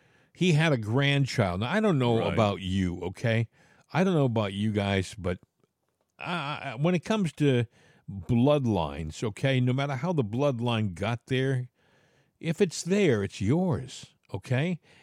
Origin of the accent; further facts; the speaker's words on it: Boston, Massachusetts, United States; moved away; So I grew up in the Boston area. So my first love was to the Red Sox. I'm a Pirates fan now. I've lived here for years, and I follow the Pirates.